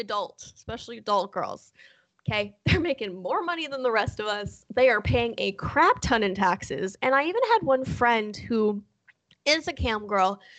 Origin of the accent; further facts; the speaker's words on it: Canada; first of all, I'm Canadian, so good luck.